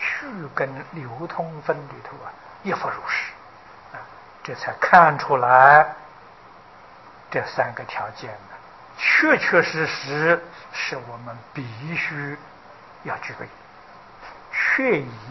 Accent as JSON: {"language": "Chinese", "country": "China", "tie": "born or raised there", "said": "我这个年龄，这个小时候在大陆啊，我们来说是逃难了，跟日本人打仗啊"}